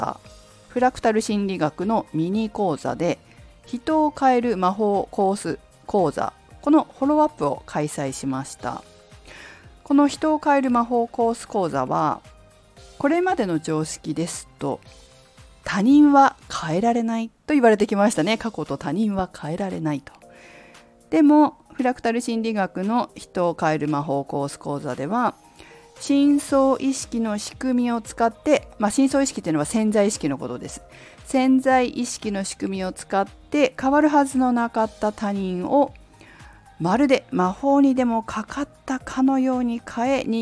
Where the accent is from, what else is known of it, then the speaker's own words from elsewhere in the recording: Fukushima, Japan; 私もね、福島出身なのですごいわかるんですけど